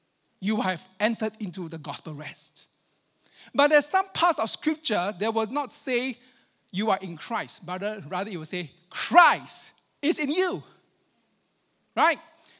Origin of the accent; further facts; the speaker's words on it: Australia; So even as Australian, you know, we can disagree about stuff.